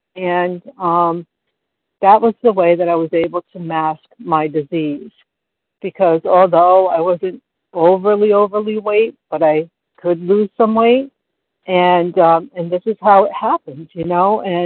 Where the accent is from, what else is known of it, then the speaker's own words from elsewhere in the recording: New York, United States; I'm from New York.